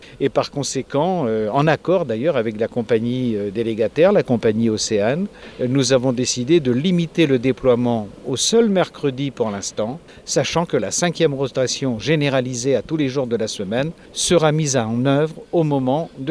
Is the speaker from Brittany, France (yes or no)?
yes; Groix, Brittany, France; Donc on est de Bretagne, mais ça ne veut pas dire qu'on n'est pas de Groix. On est de Groix, et être de Groix, c'est être de Bretagne